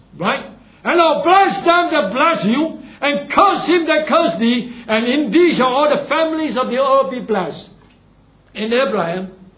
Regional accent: Singapore; Here, for example, in Singapore, we Chinese identify as Chinese Singaporean, right?

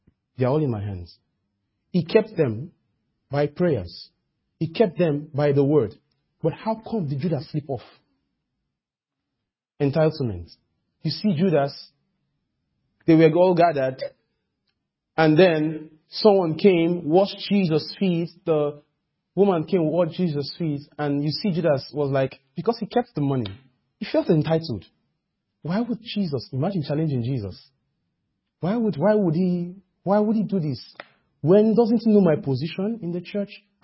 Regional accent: Nigeria; And me as a Nigerian, oh my God, maybe my voice would have been louder.

